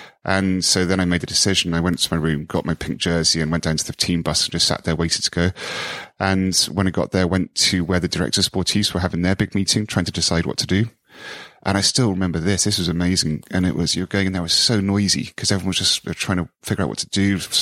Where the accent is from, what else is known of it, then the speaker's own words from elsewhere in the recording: United Kingdom; I thought it just it felt that I was being very British and I didn't want to show emotion.